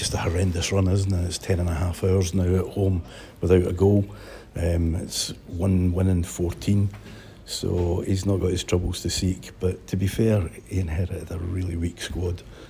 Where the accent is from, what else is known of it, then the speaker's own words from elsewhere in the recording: Edinburgh, Scotland, United Kingdom; I'm from Edinburgh, actually